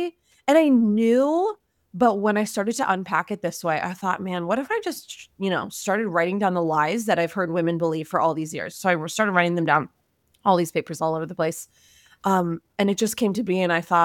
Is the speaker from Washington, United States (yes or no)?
no; Los Angeles, California, United States; So I'm a wife, I'm a mother to three little ones here in California. I was raised in Los Angeles.